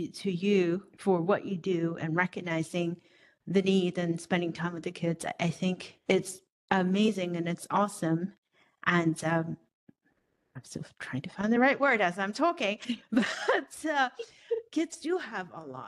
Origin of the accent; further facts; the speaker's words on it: Hong Kong; Because I grew up in Hong Kong and we were privileged.